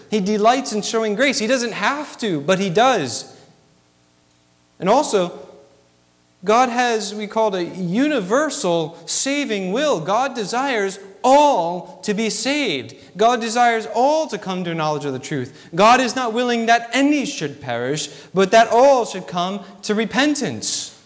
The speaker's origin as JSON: {"language": "English", "region": "New England", "country": "United States", "tie": "born or raised there", "said": "growing up in New England, we would go to the Boston Children's Museum."}